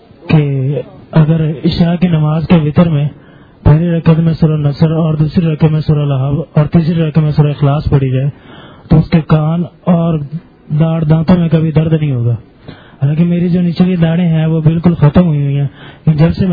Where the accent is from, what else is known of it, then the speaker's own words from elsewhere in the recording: Bahawalnagar, Punjab, Pakistan; میں بہاول نگر سے آیا ہوں.